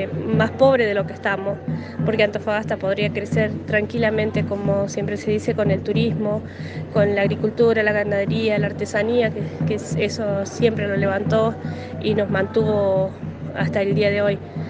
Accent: Catamarca, Argentina; del Salar del Hombre Muerto.

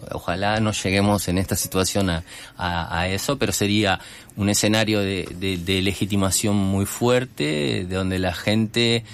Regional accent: Uruguay; yo lo digo con tranquilidad porque soy uruguayo y mañana me voy

